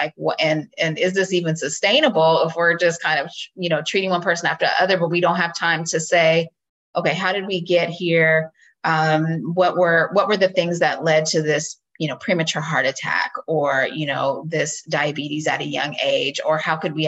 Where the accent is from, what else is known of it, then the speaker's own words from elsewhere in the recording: Oakland, California, United States; I was born and raised in Oakland, and I went to Oakland Public Schools and went on to college